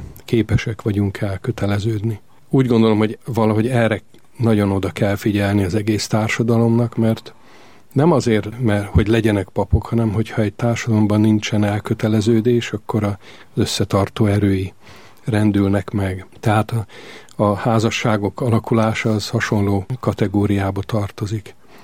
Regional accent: Budapest, Hungary; Ez a Krisztina városban játszódott le, tehát ott nőttem fel, és nagy hatással volt rám ott a minisztrálás Krisztina templomban.

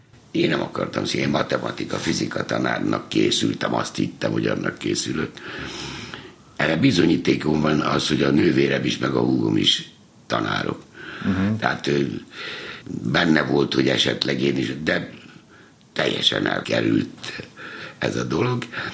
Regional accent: Veszprém, Veszprém County, Hungary; also born or lived in Budapest; gyerekkor Veszprém, tulajdonképpen veszprémi vagyok, bár Pesten születtem kórházilag, de egy hetes koromban már veszprémi. Uh-huh. Veszprémbe jártam az első két osztályt.

